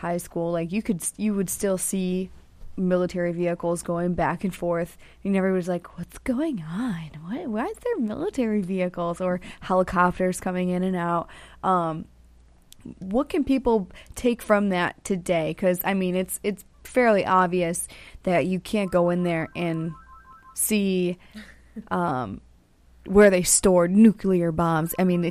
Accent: Rome, New York, United States; born there; I was born on the Air Force Base out there.

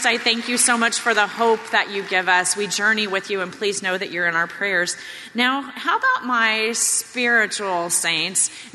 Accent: Los Angeles, California, United States; I know, although I come from Los Angeles, I've been here in your community for the last few days

